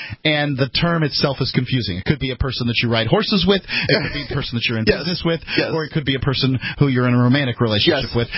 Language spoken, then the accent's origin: English; the South, United States; I still say ma'am and those kind of things. I grew up in the South